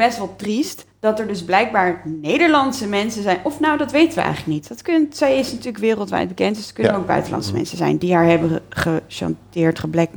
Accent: Leiden, South Holland, Netherlands; In Leiden.

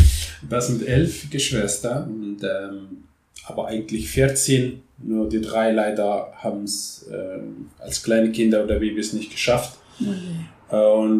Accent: Merzouga, Drâa-Tafilalet, Morocco; German is a second language; now in Germany; zu meiner Heimat, wo ich geboren bin, zu meiner Familie, zu meinem Dorf, zu was mein Vater gegründet 1949 heißt, das Dorf Merzouga.

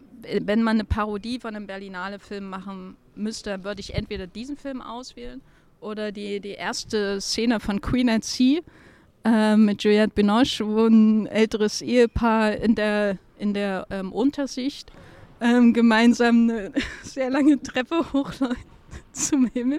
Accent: Thuringia, Germany; accent: East Thuringian; meinen eigenen Dialekt, der ist ja so in der Nähe, das ostthüringische, sächsische ist so nebenan

